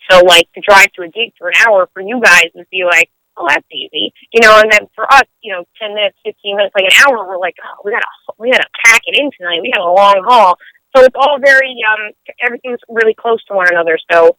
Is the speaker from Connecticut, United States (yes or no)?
yes; North Haven, Connecticut, United States; Yeah, I mean, we're generally from North Haven.